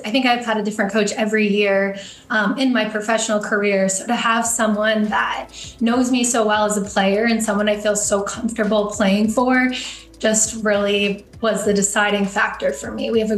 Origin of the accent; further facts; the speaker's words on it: Canada; Yeah, I think also being Canadian and now having Project 8 or another league come into it